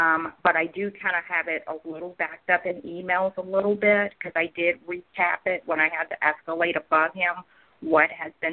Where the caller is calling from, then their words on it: Georgia, United States; Hi. This is … from Georgia.